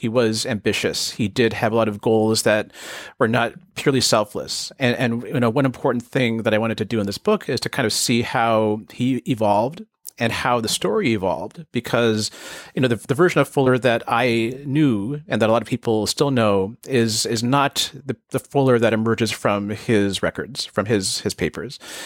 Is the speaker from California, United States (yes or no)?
yes; California, United States; So I grew up in the Bay Area, and I discovered him through the Whole Earth Catalog